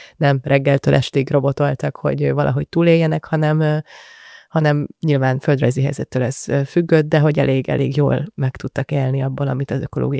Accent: Budapest, Hungary; mert Budapesten nőttem föl, a szüleim is, egy ilyen budapesti értelmiségi gimnáziumba jártam.

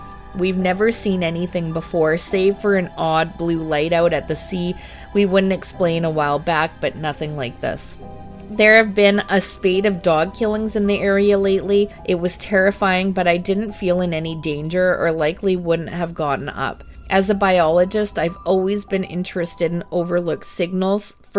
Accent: Pennsylvania, United States; I grew up in Pennsylvania, specifically in the central Pennsylvania Appalachian region. You can probably figure out where I was, as it's the most wooded area in the middle of PA.

